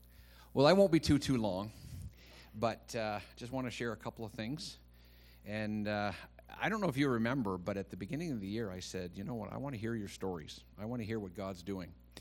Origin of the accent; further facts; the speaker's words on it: Kemptville, Ontario, Canada; I grew up in Kempville, Ontario.